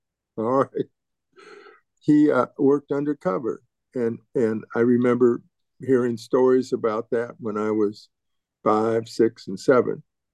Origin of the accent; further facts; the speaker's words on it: California, United States; For the first half of my life, I lived in Southern California. And so I went, I mean, I'm a second generation Black California.